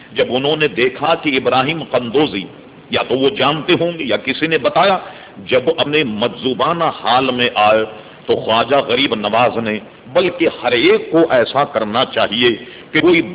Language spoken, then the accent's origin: Urdu; Hyderabad, Telangana, India; میں نے اس لیے کہا کہ میں حیدرآباد دکن کا رہنے والا ہوں. سقوط حیدرآباد دکن میرے سامنے ہوا.